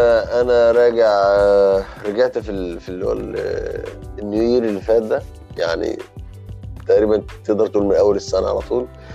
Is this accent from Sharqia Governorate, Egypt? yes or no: yes; Sharqia Governorate, Egypt; وانا من الشرقية.